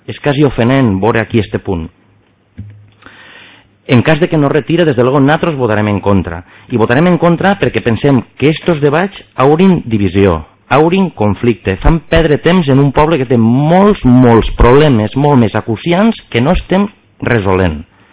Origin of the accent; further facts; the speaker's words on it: Valencian Community, Spain; Jo crec que un català s'ofendrà tant de que jo li diga que és un valencià del nord com jo que sóc un català del sur.